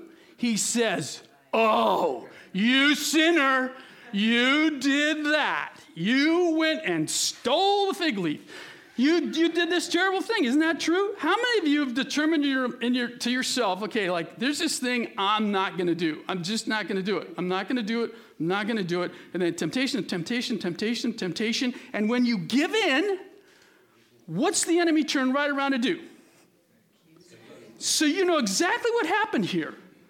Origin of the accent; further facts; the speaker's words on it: Upland, California, United States; I grew up in Upland. I didn't grow up in Shandon.